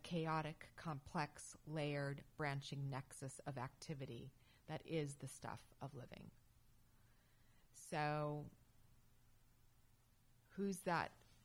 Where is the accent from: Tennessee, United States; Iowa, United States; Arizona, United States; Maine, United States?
Arizona, United States; Phoenix; You know, I grew up in Phoenix, Arizona, went to an all-girls Catholic high school, and it was the early to mid-80s